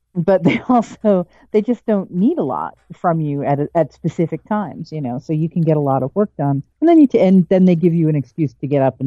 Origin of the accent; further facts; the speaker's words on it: Foxborough, Massachusetts, United States; Yeah, I grew up in Foxborough.